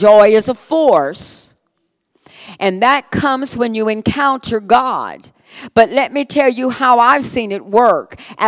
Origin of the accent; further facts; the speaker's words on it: Louisiana, United States; I can't pronounce them because I'm Cajun and English and I slaughter them.